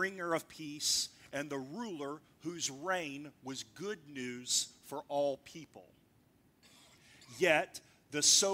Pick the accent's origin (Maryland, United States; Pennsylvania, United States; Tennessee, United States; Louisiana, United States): Tennessee, United States; I'm from Tennessee. There's nothing wrong with Tennessee.